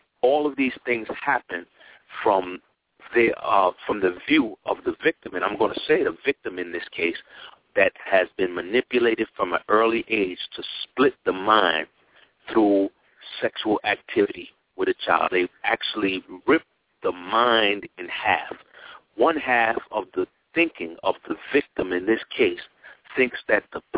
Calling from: Queens, New York, United States; I'm calling in from Queens, New York.

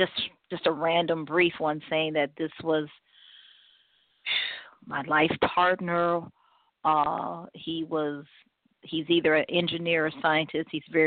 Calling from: Cleveland, Ohio, United States; I'm calling from Cleveland, Ohio.

